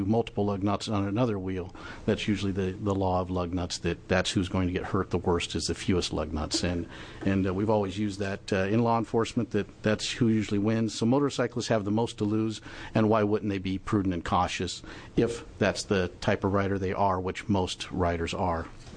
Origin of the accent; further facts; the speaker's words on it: Oregon, United States; while I'm from Klamath County, this doesn't have a huge effect on traffic. Our traffic jams are usually cattle drives or something similar.